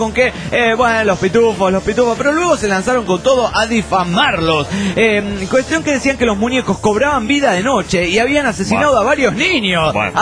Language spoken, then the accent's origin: Spanish; Venezuela; a mediados de los 80, los pitufos eran una sensación en mi país, Venezuela. Yo contaba con 10 años aproximadamente